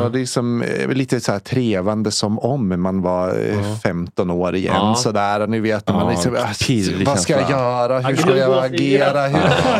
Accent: Norrland, Sweden; jag är ju från Norrlands inland och där var ju sån här ganska tabubelagt

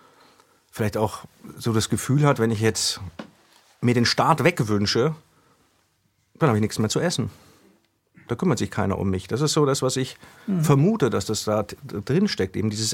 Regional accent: Bavaria, Germany; ich komme ja aus Bayern

